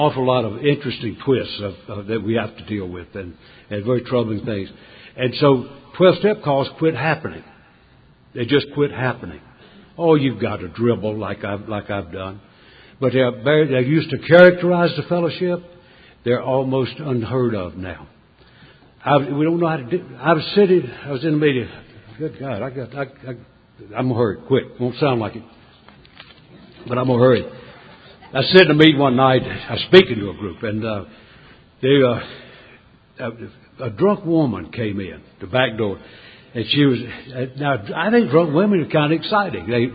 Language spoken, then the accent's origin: English; North Carolina, United States; I'm from North Carolina. We don't talk fast. We don't even think fast.